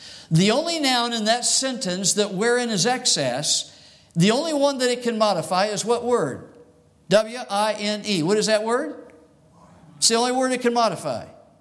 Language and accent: English; Arizona, United States; I grew up in Arizona, and they teach us children how to watch out for quicksand.